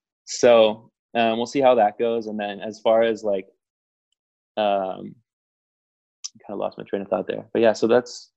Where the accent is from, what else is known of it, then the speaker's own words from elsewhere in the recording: Charlottesville, Virginia, United States; I'm from Charlottesville, Virginia.